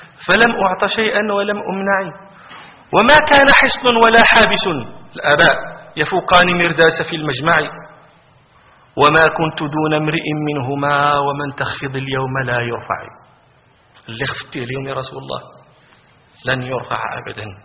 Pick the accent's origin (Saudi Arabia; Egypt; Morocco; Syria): Morocco; ناقة عندنا في المغرب قد تكون 15,000 درهم 20,000 درهم